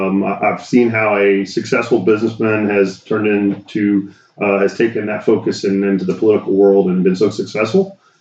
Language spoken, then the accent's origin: English; Trophy Club, Texas, United States; I'm a Denton County native. I grew up in Denton County in the city of Trophy Club. Went to Northwest High School.